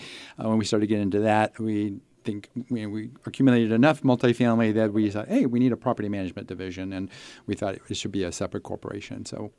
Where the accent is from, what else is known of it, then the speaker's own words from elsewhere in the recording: Bakersfield, California, United States; But I was originally from Bakersfield, and for a number of years thought the whole world was like Bakersfield. So, you know, but I learned otherwise. But yeah, I'm a California boy.